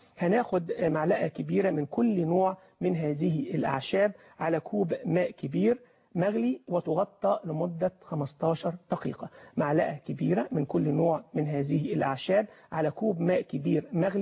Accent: Egypt; عندنا في مصر

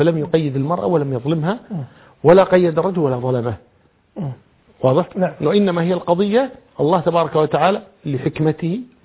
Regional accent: Kuwait; عندنا في الكويت

